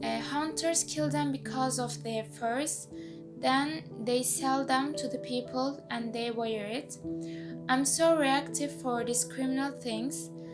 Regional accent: Turkey; English is a second language; from Turkey.

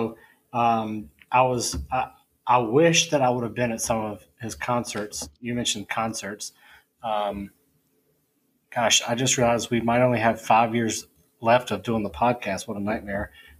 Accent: Greenville, North Carolina, United States; And I was born and raised in Greenville, North Carolina, where East Carolina football is a big, big thing.

